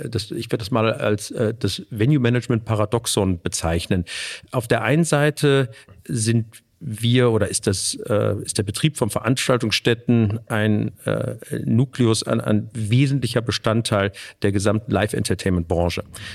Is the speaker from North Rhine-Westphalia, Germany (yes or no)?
yes; Düsseldorf, North Rhine-Westphalia, Germany; also born or lived in Ruhr; ich bin in Mörstern zur Schule gegangen. Ja. Bin zwar in Düsseldorf ursprünglich groß geworden, aber dann ging es ab ins Ruhrgebiet.